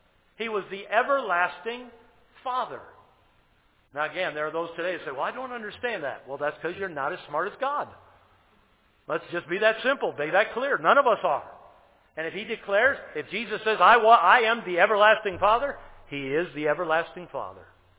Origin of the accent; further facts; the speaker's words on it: Michigan, United States; I'm from Michigan. And that is a point of contention every November around here.